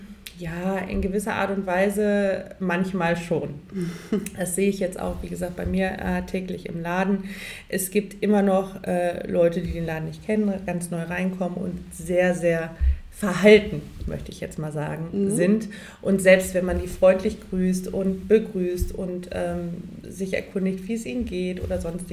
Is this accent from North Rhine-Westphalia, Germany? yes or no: yes; Düsseldorf, North Rhine-Westphalia, Germany; ich bin in Düsseldorf groß geworden, aber auch in einem Außenbezirk. Also wir haben in der Nähe von Ratingen gewohnt. Das war wunderschön, weil wir hatten das Ländliche, wir hatten die Natur.